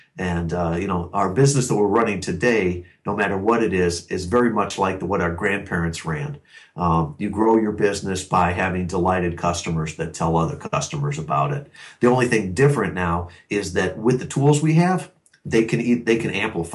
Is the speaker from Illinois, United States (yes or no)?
yes; Chicago, Illinois, United States; I grew up in the Chicagoland area, but then went to the Naval Academy, spent 5 years active duty afterwards